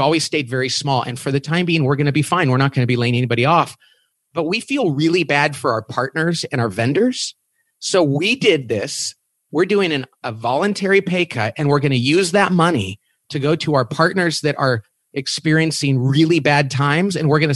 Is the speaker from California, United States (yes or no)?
yes; Bakersfield, California, United States; I'm from Bakersfield, California. We're actually literally in the desert outside of Bakersfield.